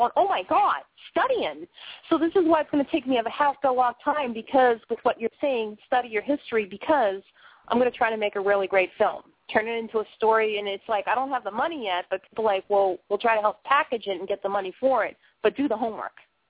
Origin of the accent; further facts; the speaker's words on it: Boston, Massachusetts, United States; I'm white, right? You know, I was born here in America. I'm white from Boston. My background's Italian and Irish.